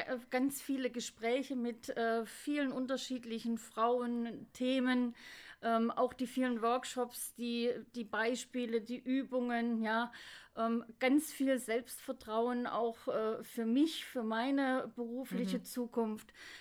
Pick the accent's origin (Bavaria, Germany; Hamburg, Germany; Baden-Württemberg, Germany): Baden-Württemberg, Germany; Ulm; Ich bin aus Ulm und als Gast dabei.